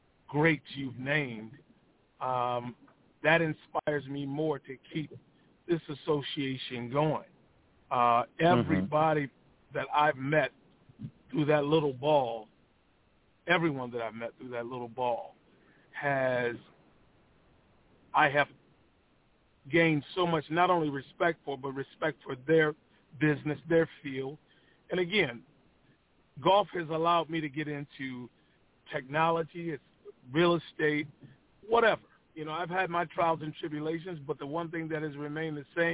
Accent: Flint, Michigan, United States; Well, I grew up in Flint, Michigan, and, you know, went to Flint Powers. It's a Catholic school here in town

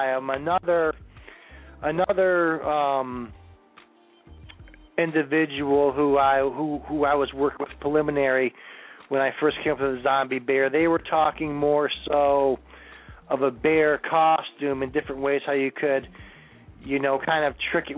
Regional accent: New England, United States; As I told you before, I'm from New England, so we like versatile people.

